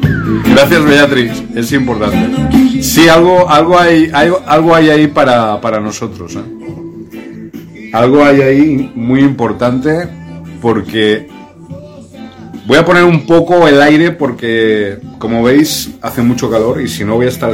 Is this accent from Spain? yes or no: no; Venezuela; now in Brazil; Somos de Venezuela, y yo hablándote en portugués.